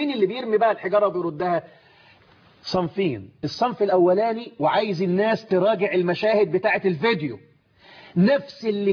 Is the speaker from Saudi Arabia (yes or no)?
no; Egypt; احنا دلوقتي بنتكلم كمصريين.